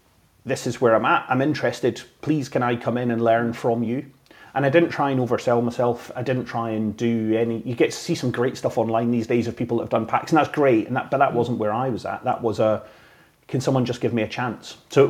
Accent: Scotland, United Kingdom; especially, you know, Scottish people, especially, but as British people, we have it and all the rest of it.

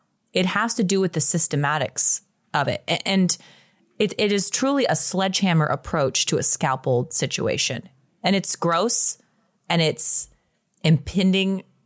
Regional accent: Chicago, Illinois, United States; I'm from Chicago. I'm going to tell you like it is.

